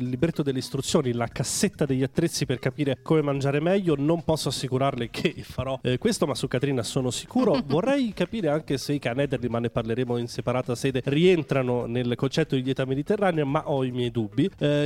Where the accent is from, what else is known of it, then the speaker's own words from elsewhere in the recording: Umbria, Italy; io per esempio vengo dall'Umbria, dove si va abbastanza forte con i salumi eccetera